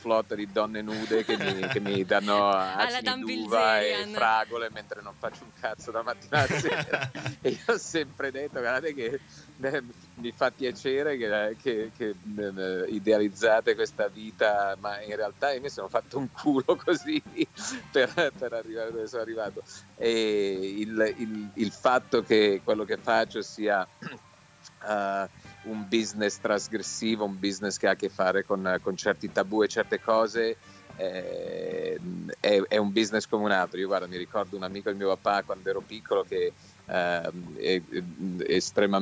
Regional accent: Milan, Lombardy, Italy; now in Los Angeles, United States; Io sono nato e cresciuto a Milano e adesso sono 30 anni che vivo a Los Angeles, quindi ho perso un po', me la cavo ancora con l'italiano scritto, ma il parlato lo uso rarissimamente.

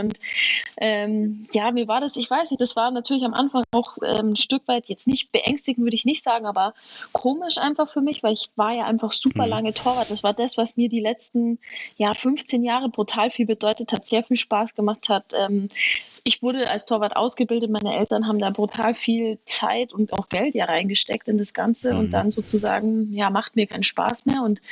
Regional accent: Germering, Bavaria, Germany; war in Germering, da wo ich aufgewachsen bin und wo ich angefangen habe

